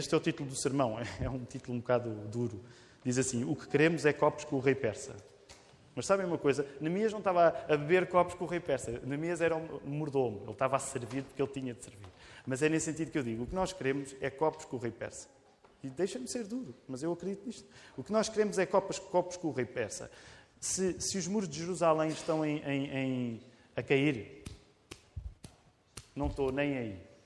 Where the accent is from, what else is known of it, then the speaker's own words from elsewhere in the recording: Portugal; Eu, como português, dizer assim, não fica muito bem como português estar a cantar em português do Brasil.